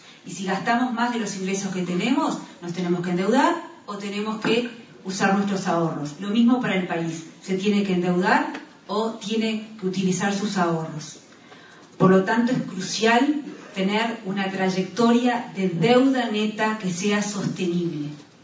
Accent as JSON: {"language": "Spanish", "country": "Uruguay", "said": "como uruguayos"}